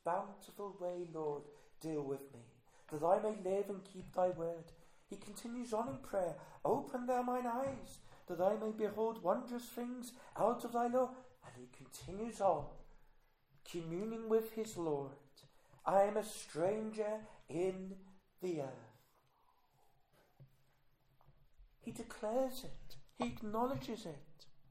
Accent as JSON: {"language": "English", "region": "England", "country": "United Kingdom", "said": "Yes, we're English, but we speak a different language."}